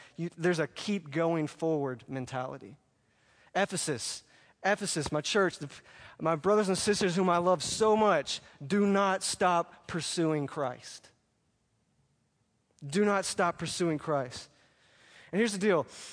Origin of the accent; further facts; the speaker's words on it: Alabama, United States; I grew up on the Gulf Coast. I live right on the Mobile Bay down there in Alabama.